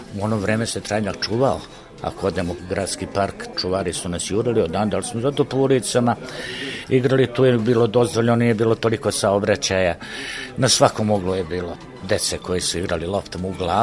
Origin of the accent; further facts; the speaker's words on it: Vršac, Vojvodina, Serbia; moved away as an adult; Rođen sam u Vršcu godine 1947. davne. Od oca radnika i majke domaćice. U Vršcu završio sam osnovnu školu, srednju školu.